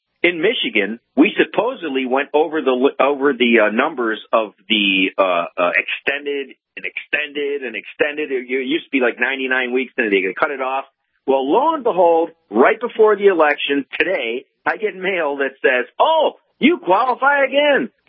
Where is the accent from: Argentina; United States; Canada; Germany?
Germany; I'm 51. I look back. I'm from Germany, and I look back at my relatives